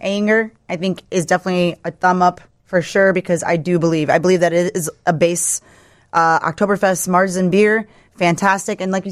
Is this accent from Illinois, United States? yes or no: no; Wisconsin, United States; I know what a Fib is. I'm from Wisconsin.